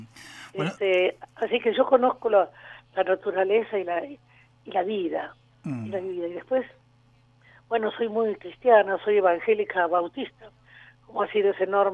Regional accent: Junín, Buenos Aires Province, Argentina; yo me crié en el campo, en Junín, que toda mi familia era de allí.

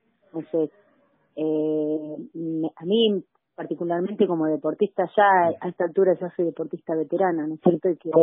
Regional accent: Argentina; Yo soy argentina

